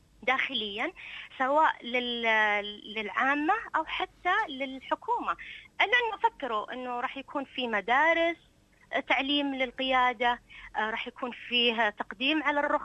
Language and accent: Arabic; Unaizah, Al-Qassim, Saudi Arabia; في مدينتي منطقة القصيم مدينة عنيزة لا صحيح أنها صغيرة